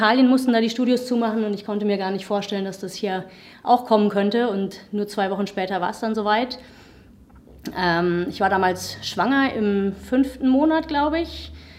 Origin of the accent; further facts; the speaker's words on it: Würzburg, Bavaria, Germany; Habe das damals in den USA kennengelernt, bin ursprünglich aus Würzburg und wollte wieder nach Hause und bin deswegen wieder hergekommen und habe ein Yoga-Studio eröffnet. 2015 war